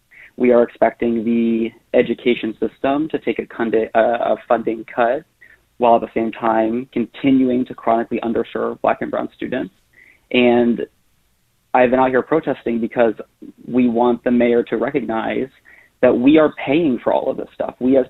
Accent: Midwest, United States; you know, I'm a transplant. I'm from the suburbs. I'm from the Midwest.

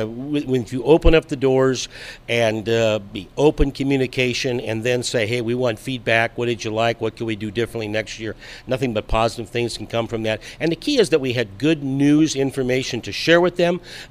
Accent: South Dakota, United States; going back to when I was growing up in South Dakota

